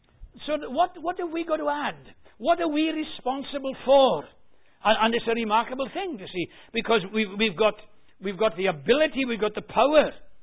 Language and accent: English; Wales, United Kingdom; well, it's down to my temperament, because I'm Welsh.